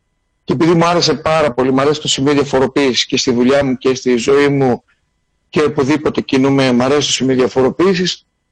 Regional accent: Greece; Όχι, και εμείς σαν λαός, σαν Έλληνες, χαρακτηριζόμαστε για την πατέντα, την ευστροφία, το να βρίσκουμε λύσεις μέσα σε όλα αυτά τα προβλήματα.

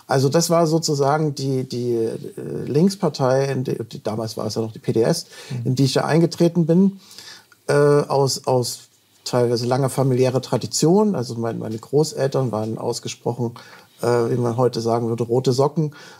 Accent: East Germany, Germany; gewisse Ideale, die wir alle als Ostdeutsche in der Schule gelernt haben

